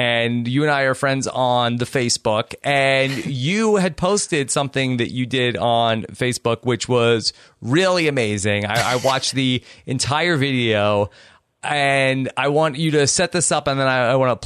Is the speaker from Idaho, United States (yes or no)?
no; Long Island, New York, United States; I grew up on Long Island